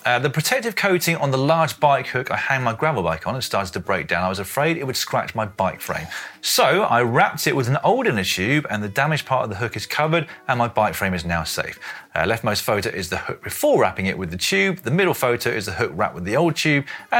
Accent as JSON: {"language": "English", "town": "Lewes", "region": "South East England", "country": "United Kingdom", "tie": "born or raised there", "said": "who saw this in my hometown of Lewes, East Sussex."}